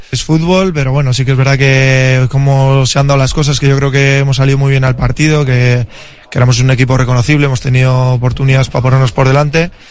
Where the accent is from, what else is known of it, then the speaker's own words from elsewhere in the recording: Bilbao, Basque Country, Spain; Sí, bueno, pues somos de Bilbao y creemos en la remontada.